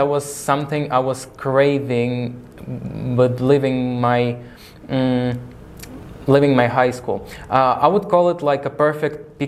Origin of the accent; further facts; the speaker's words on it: Russia; now in United Kingdom; Originally, I'm from Russia. I'm 18 years old. I study in Middlesex